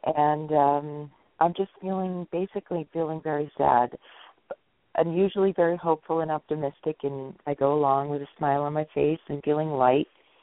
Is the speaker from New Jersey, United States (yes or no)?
no; New York, United States; I'm calling from California. Cali girl. Okay. Yeah. And originally from New York, so it sounds like we have parallels.